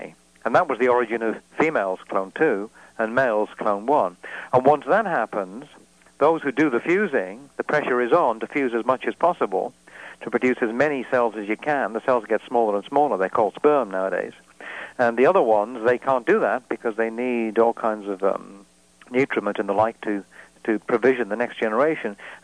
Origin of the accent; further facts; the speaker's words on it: Wales, United Kingdom; I'm Welsh, and you can see that.